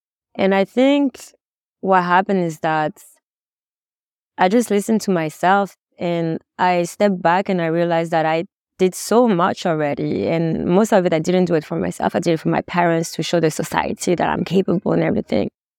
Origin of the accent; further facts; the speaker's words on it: France; I'm Asian, basically. And I feel like growing up in France was a bit challenging